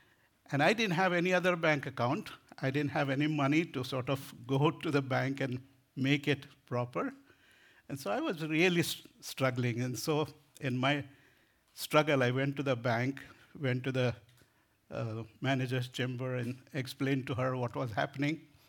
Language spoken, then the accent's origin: English; India; English is a second language; We have had some influence of British English growing up in India. So my language is all messed up.